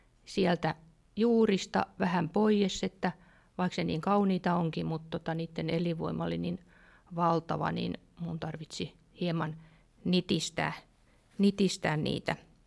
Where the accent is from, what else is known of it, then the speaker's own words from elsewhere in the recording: Turku, Southwest Finland, Finland; Hei, mä oon turkulainen kuvataiteilija, taidemallari ja graafikko